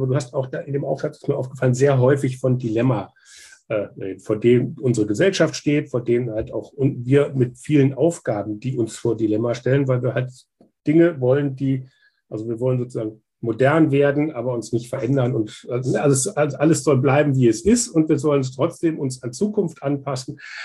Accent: Kassel, Hesse, Germany; also ich komme ursprünglich aus Kassel

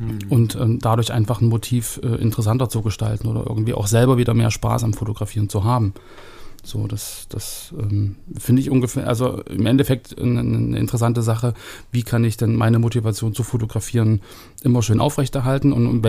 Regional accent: East Germany, Germany; Mensch, gab es bei uns im Osten nicht.

